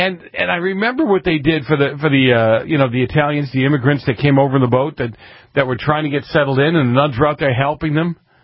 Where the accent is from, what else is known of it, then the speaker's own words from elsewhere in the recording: Boston, Massachusetts, United States; do you remember when I grew up in New England, in Boston, and there were always nuns walking the street?